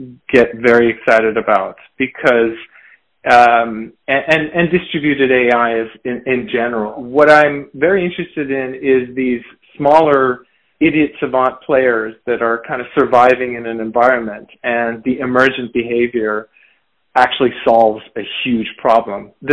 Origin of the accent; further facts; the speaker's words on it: London, United Kingdom; born there; also born or lived in Moscow, United States / Japan; I was born in Wimbledon, London, England. But I lived in many places. My parents are Iranian. I went to kindergarten in Moscow, Idaho, and went to middle school in Ealing, London.